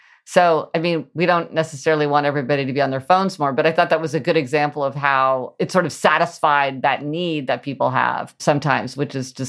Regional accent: Midwest, United States; because I grew up in the Midwest and like I almost never touched my parents or my sister.

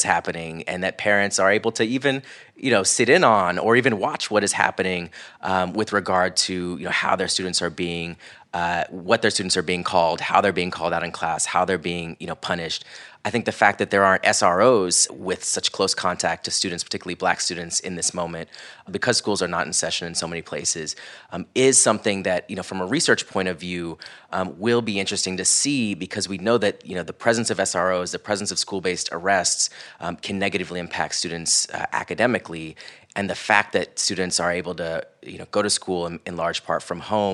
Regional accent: Florida, United States; growing up in Central Florida. I went to a predominantly white elementary school. It was really conservative.

